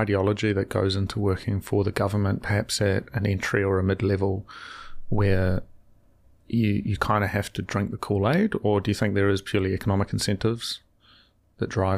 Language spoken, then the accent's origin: English; New Zealand; and I say we as sort of the royal we of New Zealand, but as a New Zealander, and I think it's important to understand, you know, I do have a relation to the land and to the people